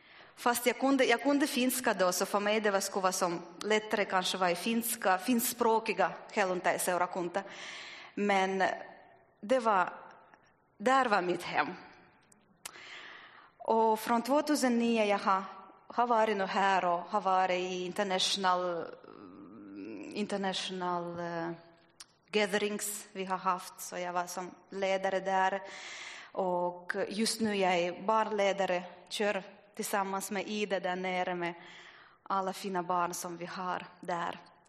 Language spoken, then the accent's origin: Swedish; Murmansk, Murmansk Oblast, Russia; Swedish is a second language; moved away as an adult; also born or lived in Finland; Jag är ursprunglig från Ryssland, så svenska är inte min modersmål, så om det kommer någon fel eller misstag så hoppas jag ni ger förlåtelse för det. Och jag föddes i Murmansk